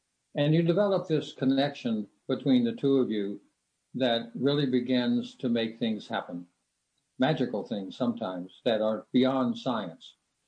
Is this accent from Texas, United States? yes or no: yes; Texas, United States; Well, Warren, you have to remember I'm a wild and crazy Texan. What I learned growing up in Texas was that if you saw something that you wanted to do, you just went out and did it.